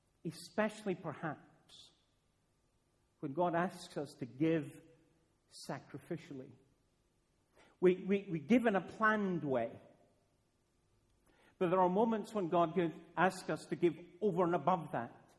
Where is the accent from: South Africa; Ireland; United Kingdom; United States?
United Kingdom; Dunfermline, Scotland; I grew up not very far from here. I grew up in Dunfermline.